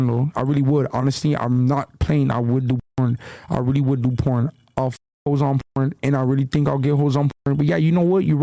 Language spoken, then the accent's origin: English; Baldwin Park, California, United States; Baldwin Park. I'm from Baldwin Park.